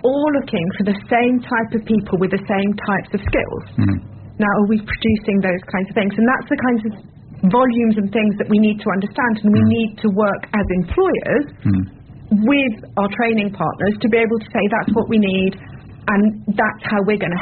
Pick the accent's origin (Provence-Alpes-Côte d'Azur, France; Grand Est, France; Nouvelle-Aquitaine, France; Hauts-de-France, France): Hauts-de-France, France; Dunkirk; moved away; I came from Dunkirk, so, you know, that's Dunkirk, France, and that's very industrial.